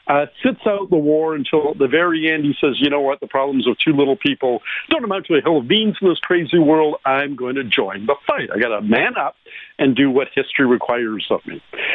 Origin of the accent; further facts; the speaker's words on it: Ottawa, Ontario, Canada; born there; I was born in Ottawa, but only lived there for 4 months.